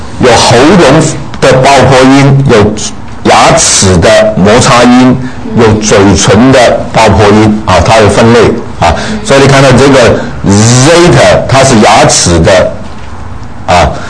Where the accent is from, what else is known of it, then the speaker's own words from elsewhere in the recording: China; 我们中国人唱英文诗歌，老美听不懂的，因为我们的子音口型不清楚啊